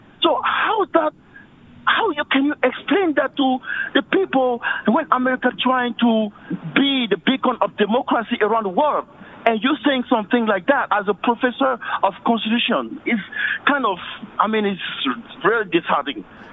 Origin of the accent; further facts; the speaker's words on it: Côte d’Ivoire; I was kind of really sad to read your article because I come from Africa, especially from Ivory Coast.